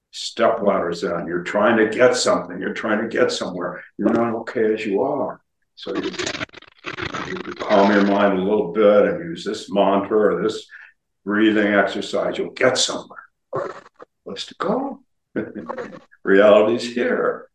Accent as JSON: {"language": "English", "town": "Palo Alto", "region": "California", "country": "United States", "tie": "born or raised there", "said": "I think I just told it to Jerry yesterday in Palo Alto, my hometown, and once a week."}